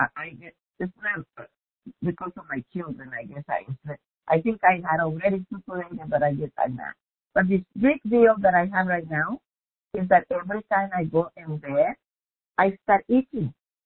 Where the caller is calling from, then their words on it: Las Vegas, Nevada, United States; I'm from Las Vegas.